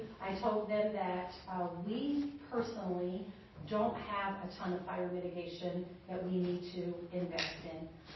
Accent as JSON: {"language": "English", "region": "Nevada", "country": "United States", "said": "well, I'm a redneck from Northern Nevada."}